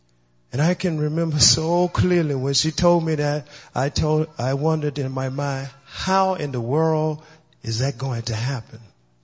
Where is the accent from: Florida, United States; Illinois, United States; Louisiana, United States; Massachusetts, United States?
Louisiana, United States; I am originally from the South, Louisiana. I was born and raised there.